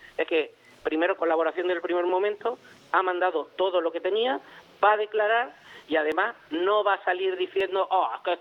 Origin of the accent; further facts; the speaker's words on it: Canary Islands, Spain; a mí la soberanía de Groenlandia, como canario, como español, me preocupa poco.